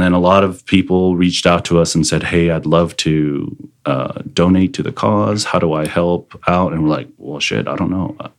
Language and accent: English; Austin, Texas, United States; also born or lived in South Korea; I'm practically an Austinite. I wasn't born here, but again, you know, 35 plus years here in Austin.